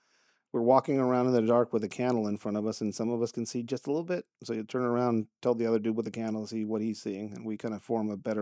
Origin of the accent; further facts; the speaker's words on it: Tijuana, Baja California, Mexico; I'm a kid from Tijuana that is concerned about this shit